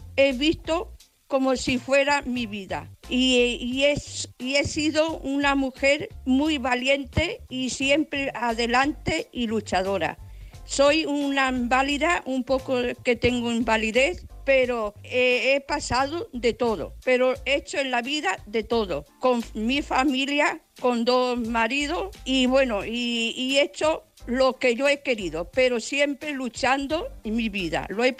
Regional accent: Barcelona, Catalonia, Spain; de Barcelona.

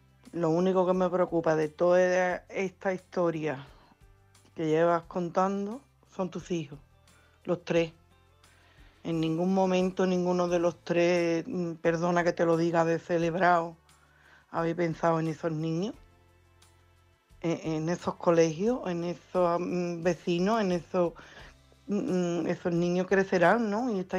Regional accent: Coria del Río, Andalusia, Spain; de Coria del Río.

